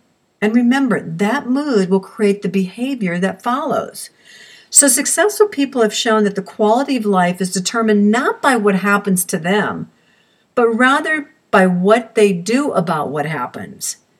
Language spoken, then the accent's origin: English; Arizona, United States; born there; also born or lived in Oklahoma / San Diego / Brazil / Alabama; We moved an awful lot. In 1951, I was born in Arizona. Then in 52, moved to Oklahoma. 53, San Diego, 56, Brazil, 1959, Alabama, then moved on to Hawaii, Texas, Illinois, and finally California.